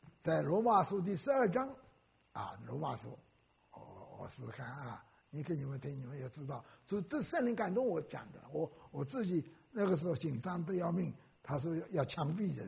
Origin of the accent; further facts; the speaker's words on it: Wenzhou, Zhejiang, China; 我说我是温州人啊，我爸爸是眼科医生啊。